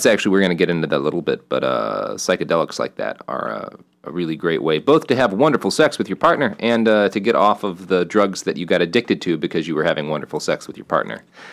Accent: Plano, Texas, United States; I grew up in Plano

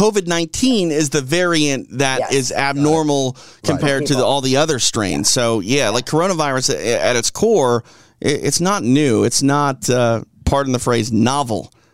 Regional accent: Minneapolis, Minnesota, United States; As you guys know, I'm from Minneapolis. That's where I grew up, born and raised.

